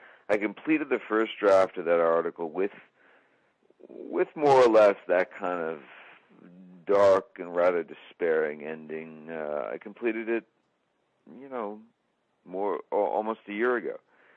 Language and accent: English; New York City, New York, United States; as I, you know, as a New Yorker